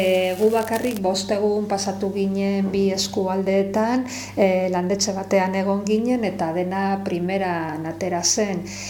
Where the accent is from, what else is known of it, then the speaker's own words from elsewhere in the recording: Vitoria-Gasteiz, Basque Country, Spain; eta Gasteizen bizi naiz, eta Gasteizkoa naiz.